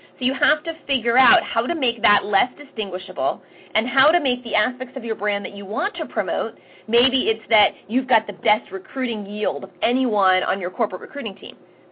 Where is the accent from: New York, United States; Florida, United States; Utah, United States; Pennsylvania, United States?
Pennsylvania, United States; Philadelphia; I don't have control over the fact that I'm from Philadelphia, I talk fast, I have an accent